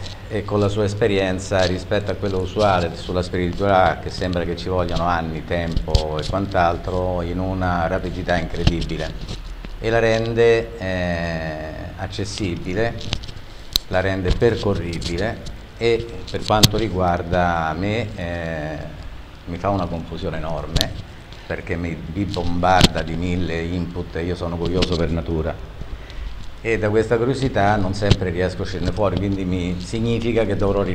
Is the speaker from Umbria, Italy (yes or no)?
no; Genoa, Liguria, Italy; vengo da Genova.